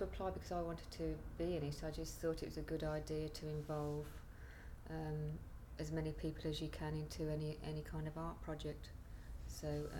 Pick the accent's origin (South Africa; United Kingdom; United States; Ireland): United Kingdom; Halesowen, West Midlands; I'm 47 and I'm from the West Midlands.